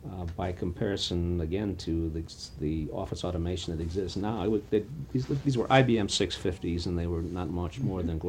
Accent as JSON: {"language": "English", "town": "Petoskey", "region": "Michigan", "country": "United States", "tie": "born there", "said": "I was born in 1928 in Petoskey, Michigan."}